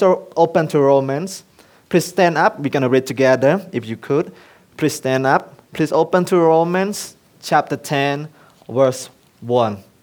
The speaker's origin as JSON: {"language": "English", "country": "Cambodia", "second_language": "English", "moved": "yes", "said": "Like church planting at my hometown, my home village that I left for 13 years. I never go back. It's a church planting in my home village."}